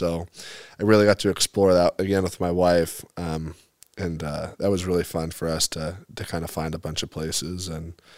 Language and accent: English; West Coast, United States; now in East Coast, United States; So growing up on the West Coast, right? History is a lot different.